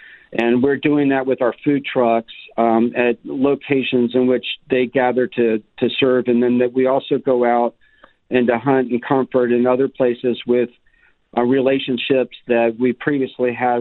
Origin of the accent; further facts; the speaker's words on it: Dallas, Texas, United States; Ironically, I grew up in Dallas, and I'm a product of Bryan Adams.